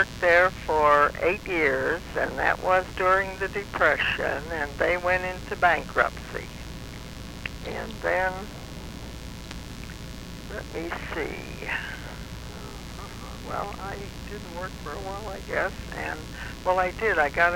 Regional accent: Struthers, Ohio, United States; also born or lived in Salem, United States; I was born in Salem, Ohio. And then we moved to Struthers when I was about 4 or 5 years old from Salem because my mother's people had a farm out on, out on Pullen Avenue.

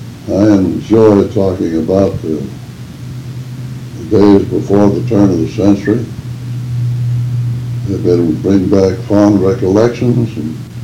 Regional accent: Youngstown, Ohio, United States; That's why it's Youngstown, Ohio. I call it Youngstown, my hometown.

